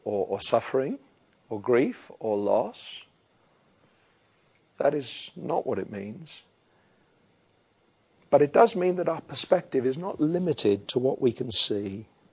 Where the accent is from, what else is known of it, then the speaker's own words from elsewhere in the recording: United Kingdom; That we're British, so we don't do too much of that.